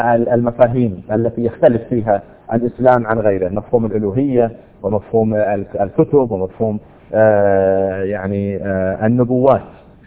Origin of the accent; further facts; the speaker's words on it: Saudi Arabia; يعني هذا قد لا يكون عندنا في السعودية نظرا لأن الإسلام هو النسبة، يعني المسلمون 100% في هذه البلاد